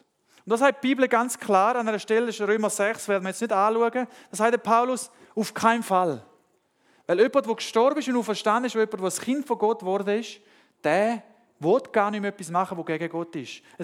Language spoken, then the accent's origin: German; Panama; also born or lived in Germany / Switzerland; Und ich habe 20 Jahre in Panama gelebt. Ich bin dort aufgewachsen, ich habe zwar Deutsch gelernt, zu Hause, wir haben zu Hause Deutsch gelernt, bin dort in der Schule, ganz normal auf Spanisch. Und dann bin ich mit 21 in die Schweiz gekommen, zum Studieren.